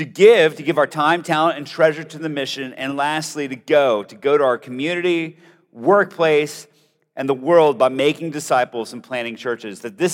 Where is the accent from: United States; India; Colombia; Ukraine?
Colombia; Bogota, Bogotá; So I grew up in Bogota, Colombia. My parents were missionaries, but for me, that was just the culture I grew up in. So I grew up speaking English and Spanish